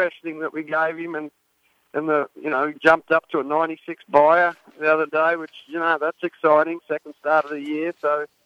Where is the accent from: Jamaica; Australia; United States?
Australia; Geez, Steve, being an Aussie, I think I'd like to take him down to the Melbourne Cup.